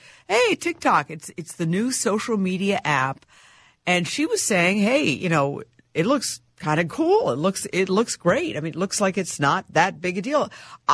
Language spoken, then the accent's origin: English; Minnesota, United States; but I'm from Minnesota.